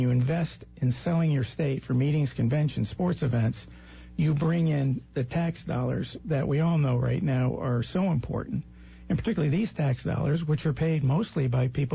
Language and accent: English; Old Lyme, Connecticut, United States; In my hometown, the Florence Griswold Museum, and Old Lyme continues to be a great spot for off-site events.